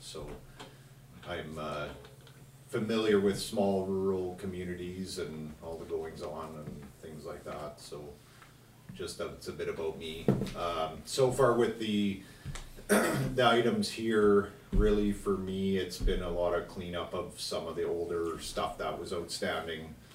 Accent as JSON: {"language": "English", "region": "Manitoba", "country": "Canada", "tie": "born or raised there", "said": "I came from another small community in New Brunswick. I'm born and raised in Manitoba, a community of about 5,000 people."}